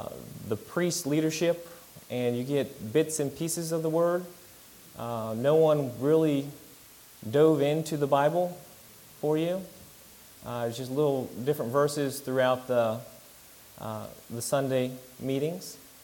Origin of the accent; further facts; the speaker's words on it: Kansas, United States; now in Hickory, United States; I'm originally from Kansas, moved out here in 2006. Didn't know anybody.